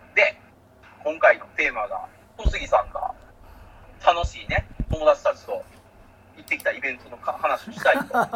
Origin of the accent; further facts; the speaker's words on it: Ibaraki, Japan; まあ僕茨城県民ですから、割とね、あの案内とか来てて